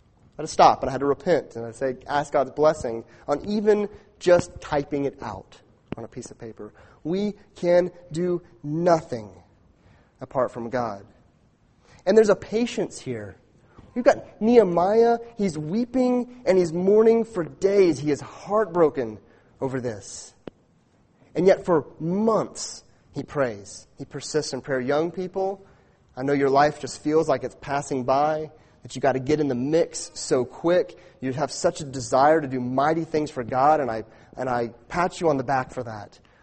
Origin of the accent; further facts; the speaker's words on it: Arizona, United States; I grew up in Arizona, and my dad took me to fish below Hoover Dam